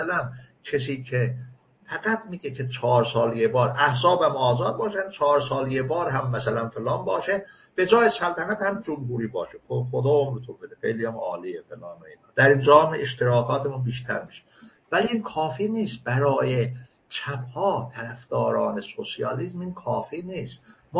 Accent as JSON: {"language": "Persian", "region": "Azerbaijan", "country": "Iran", "said": "مثلا من آذری هستم و فلان"}